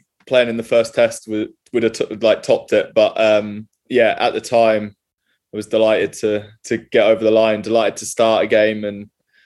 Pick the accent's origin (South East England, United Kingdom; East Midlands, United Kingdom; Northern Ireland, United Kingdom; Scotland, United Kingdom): Scotland, United Kingdom; you get really well looked after being Scottish and being based at a Scottish club